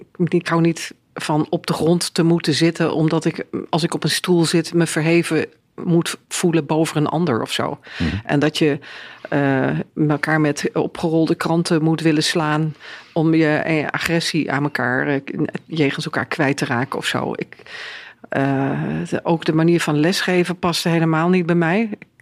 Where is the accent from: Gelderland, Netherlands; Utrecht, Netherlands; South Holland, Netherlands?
Gelderland, Netherlands; je zal mij nooit horen zeggen dat ik Achterhoekse ben. Hè? Ook niet toen ik daar woonde. Ja. Maar ik zou horen zeggen, ik kom uit de Achterhoek.